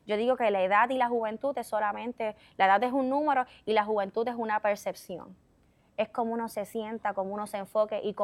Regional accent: Camuy, Puerto Rico; soy legisladora municipal de mi pueblo, de mi amada ciudad romántica de Camuy.

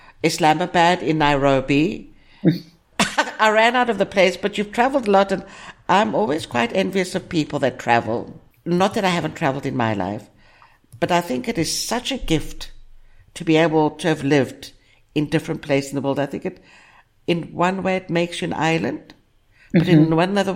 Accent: South Africa; also born or lived in Greece / United States; because I'm a child of the diaspora. Mm-hmm. Cypriot diaspora, born and brought up in South Africa, in the apartheid, times of apartheid.

